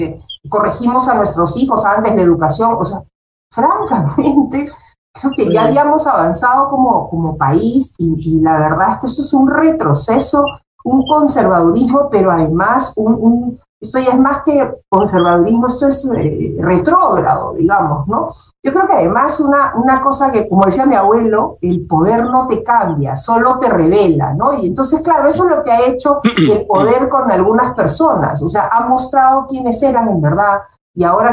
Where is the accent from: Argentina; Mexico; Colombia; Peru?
Peru; lo que yo sí siento como peruana